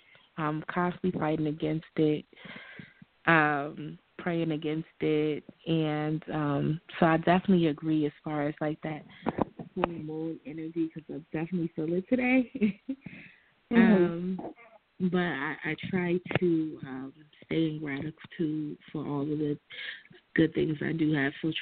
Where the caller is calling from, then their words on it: New Jersey, United States; I'm calling from New Jersey.